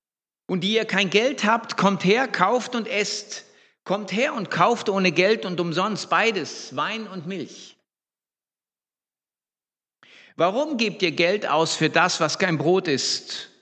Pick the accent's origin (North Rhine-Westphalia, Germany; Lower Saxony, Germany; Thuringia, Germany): Lower Saxony, Germany; Hannover; also born or lived in Croatia; now in Baden-Württemberg, Germany; ursprünglich komme ich aus dem ehemaligen Jugoslawien oder aus Kroatien, dort geboren, aufgewachsen in Hannover in Norddeutschland. Und seit, wenn ich rechne, seit 1989 eigentlich in Baden-Württemberg.